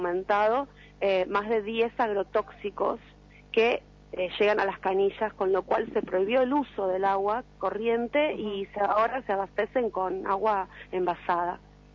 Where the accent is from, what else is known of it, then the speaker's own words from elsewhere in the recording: Quilmes, Buenos Aires Province, Argentina; Yo soy de la localidad de Quilmes.